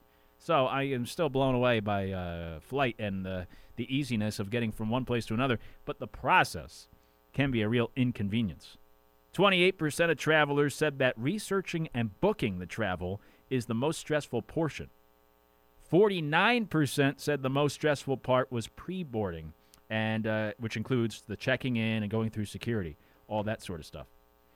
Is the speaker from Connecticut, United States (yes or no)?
yes; Connecticut, United States; I mean, we would drive to New Jersey. We grew up in Connecticut.